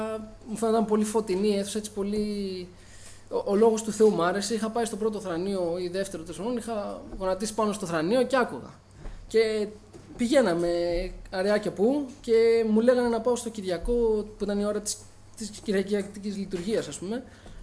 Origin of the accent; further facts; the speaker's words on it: Menidi, Attica, Greece; also born or lived in Athens; Γεννήθηκα το 1988 στην Αθήνα. Μεγάλωσα στο Μενίδη.